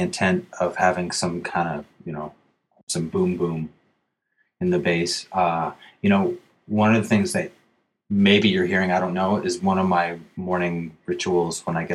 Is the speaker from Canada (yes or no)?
yes; Canada; now in New York, United States; I'm a Canadian who's been living in New York for 14 years.